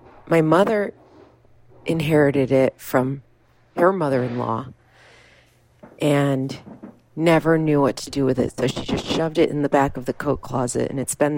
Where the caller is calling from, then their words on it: Brooklyn, New York, United States; Hi, Splendid Table. I'm calling from Brooklyn, New York.